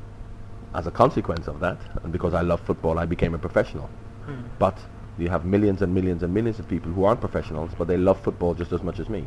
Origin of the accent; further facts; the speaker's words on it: Jamaica; now in Thailand; I'm from Jamaica. I grew up in Jamaica.